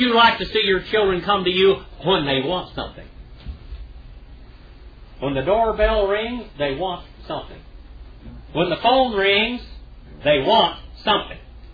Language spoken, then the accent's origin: English; United States; Well, that's because I are one. I am an Indian.